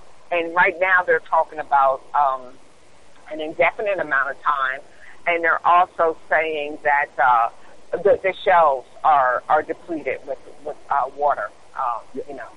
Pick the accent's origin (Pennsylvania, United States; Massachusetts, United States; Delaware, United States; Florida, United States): Pennsylvania, United States; Because, you know, we're from Pennsylvania, so we wear them, you know.